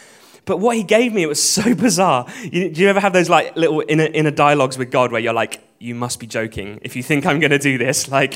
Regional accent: United Kingdom; because I'm very British

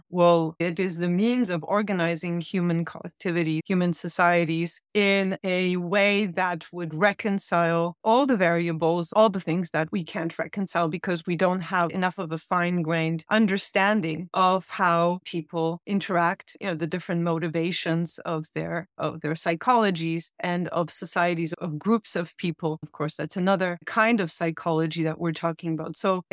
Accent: Poland; moved away as an adult; also born or lived in United States; So I grew up in Poland in the 80s and the very early 90s. I left when I was 19. And I also spent a couple of years in the States.

